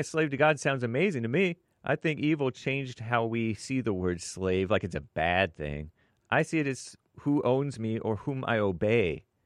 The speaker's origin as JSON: {"language": "English", "country": "Canada", "said": "Though I'm Canadian, happy White History Month. Though I'm brown."}